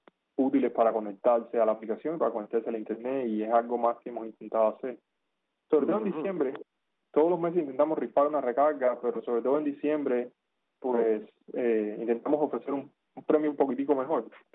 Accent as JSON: {"language": "Spanish", "country": "Cuba", "also_born_or_lived": "Soviet Union", "said": "Yo soy un cubano atípico, porque yo no nací en Cuba, a pesar de que soy cubano. Yo nací en la Unión Soviética, en la antigua Unión Soviética, porque mis padres estaban estudiando. Por un error demográfico yo nací allá."}